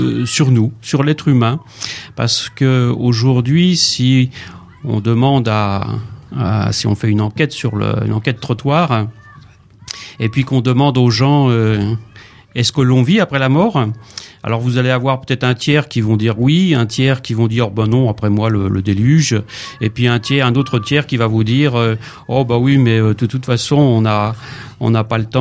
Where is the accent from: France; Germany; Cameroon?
France; Oui, oui, je viens de France, donc, mais je suis souvent en Belgique, donc voilà.